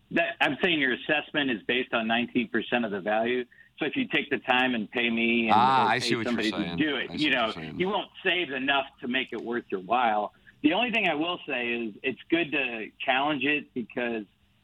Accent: Crestwood, United States; I grew up in Crestwood, Doug.

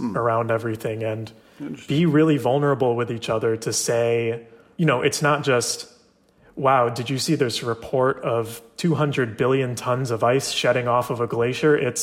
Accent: Rochester, New York, United States; now in Somerville, United States; I'm from Rochester, New York, living in Somerville, now a student at Tufts, and organizing with the Sunrise Movement.

